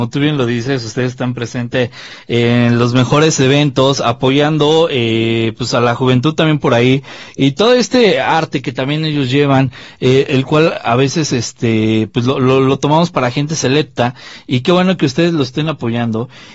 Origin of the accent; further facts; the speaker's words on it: Mexico; porque ya sabes que como buenos mexicanos luego dejamos todo al final